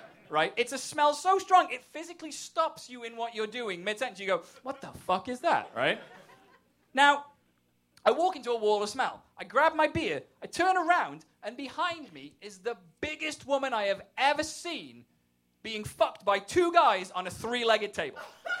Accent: England, United Kingdom; which is being English, it's weird, because sometimes things I say mean the same thing here, and sometimes it means something different. Sometimes it doesn't mean anything. And one of the major differences is, in England, we call cigarettes fags.

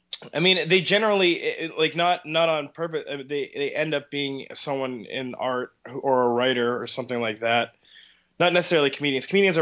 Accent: Erie, Pennsylvania, United States; I grew up in Erie, Pennsylvania. Majority of my life has been spent in Erie.

